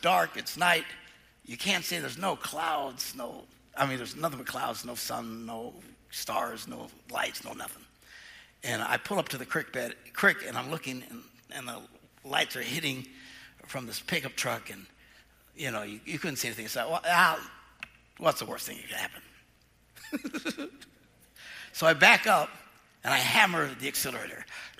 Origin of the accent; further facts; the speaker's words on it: Green Bay, Wisconsin, United States; I don't know. I'm from Green Bay. What's a riptide?